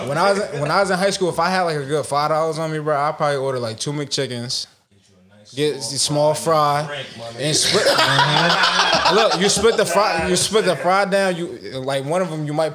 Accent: Elizabeth, New Jersey, United States; I grew up in Elizabeth. I played football in Elizabeth high school.

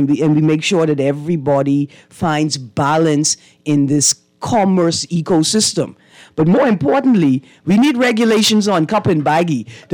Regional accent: Bahamas; sometimes we forget that we are not American, and that we are Bahamian, and that's what small, micro, medium-sized enterprises look like in the Bahamas, right?

